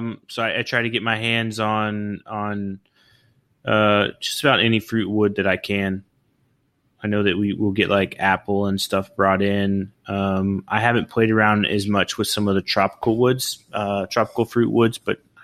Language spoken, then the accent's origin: English; Oklahoma, United States; moved away; also born or lived in California; I've only been here in Florida for about 5 years. Prior to that, I was in California, and I'm originally from Oklahoma.